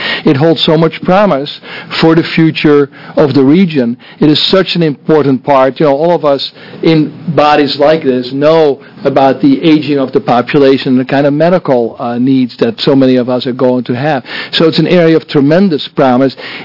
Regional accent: Netherlands; As well as my home country of the Netherlands.

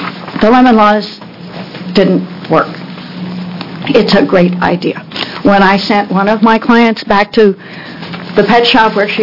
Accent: New Jersey, United States; now in Myrtle Creek, United States; I currently live in Myrtle Creek, but I come from New Jersey, a lemon law state.

